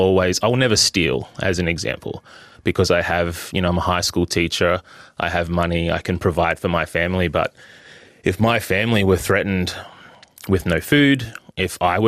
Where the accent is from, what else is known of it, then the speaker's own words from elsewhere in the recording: Brisbane, Queensland, Australia; I'm from Brisbane.